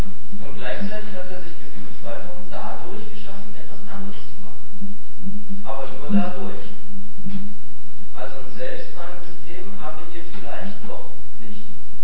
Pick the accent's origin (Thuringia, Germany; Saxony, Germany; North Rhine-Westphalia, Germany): Thuringia, Germany; ich komme aus Münhausen, das ist Thüringen, also neue Bundesland.